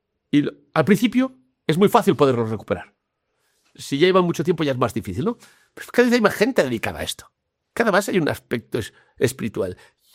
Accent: Catalonia, Spain; born there; Yo nací en Cataluña. Y mucho tiempo fuera de Cataluña. Puc parlar català com vulguis. Lo que se aprende pequeño no se cambia.

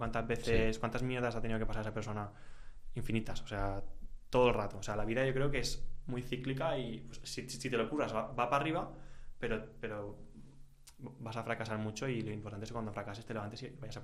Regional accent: Valencia, Valencian Community, Spain; me voy a Valencia, que es de donde yo soy, contrato a gente.

